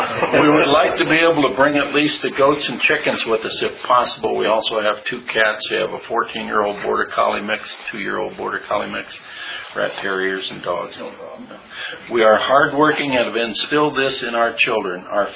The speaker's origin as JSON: {"language": "English", "town": "Reno", "region": "Nevada", "country": "United States", "tie": "born or raised there", "said": "I was born and raised in Reno, Nevada. My parents were ranchers and owned Callahan Ranch."}